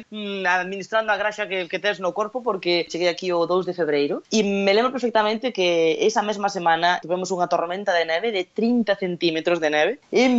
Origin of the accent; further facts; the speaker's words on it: Galicia, Spain; No, son galega.